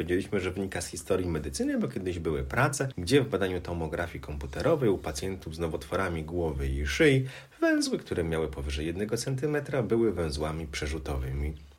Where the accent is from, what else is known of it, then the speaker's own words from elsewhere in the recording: Pomeranian Voivodeship, Poland; my jesteśmy z Pomorza